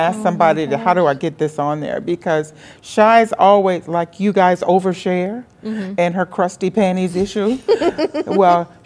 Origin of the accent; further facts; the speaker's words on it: Louisiana, United States; Yeah, she's from we're from South Louisiana.